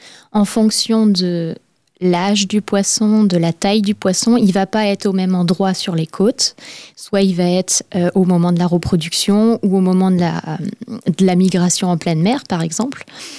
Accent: Brest, Brittany, France; j'ai grandi à Brest, donc les influences étaient déjà présentes.

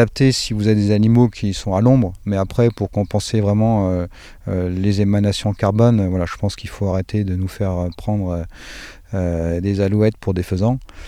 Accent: Occitanie, France; vous avez là d'où je viens, des Cévennes gardoises

